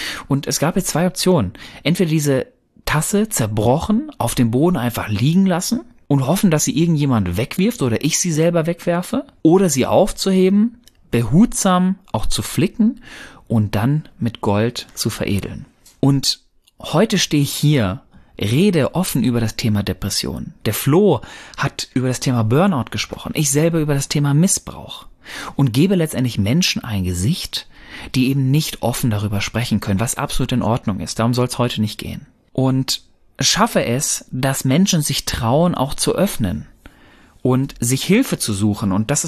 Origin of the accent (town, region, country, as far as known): North Rhine-Westphalia, Germany